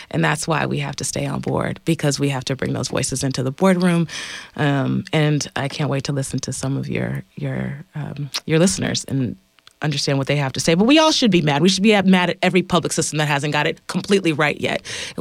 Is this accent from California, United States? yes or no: yes; California, United States; I know as a young person born and raised in the Bay Area that Black kids are not the only ones jumping the turnstiles.